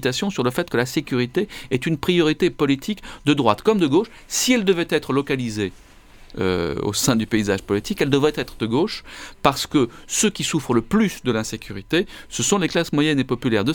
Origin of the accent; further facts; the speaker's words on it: Marseille, Provence-Alpes-Côte d'Azur, France; Je suis Marseillais, j'ai passé la moitié de ma vie à Velo, où j'habite, où j'ai ma maison familiale, où mes parents habitent.